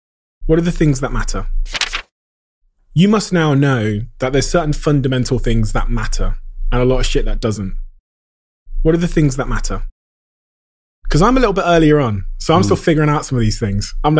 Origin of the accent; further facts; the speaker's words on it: Plymouth, South West England, United Kingdom; me as a young kid growing up in Devon in Plymouth